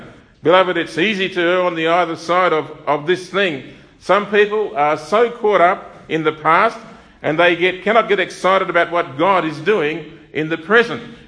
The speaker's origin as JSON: {"language": "English", "town": "Narrogin", "region": "Western Australia", "country": "Australia", "tie": "born or raised there", "said": "I remember as a child growing up in Narrage"}